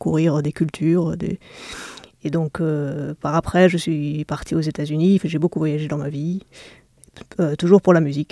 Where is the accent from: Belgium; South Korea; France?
Belgium; born there; Alors moi, je suis née en Belgique d'un père néerlandais et d'une mère française.